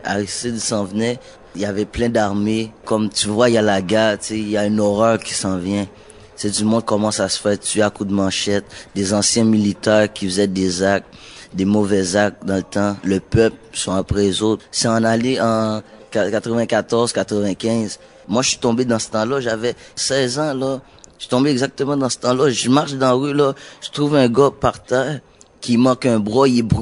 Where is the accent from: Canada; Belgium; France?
Canada; Moi, je suis Canadien. J'ai dit, je suis Canadien, je suis pas habitué.